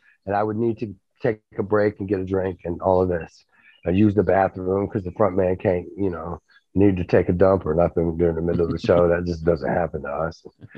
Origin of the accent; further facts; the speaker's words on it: Vermont, United States; I'm like, we're from Vermont. We can't come back to New Jersey.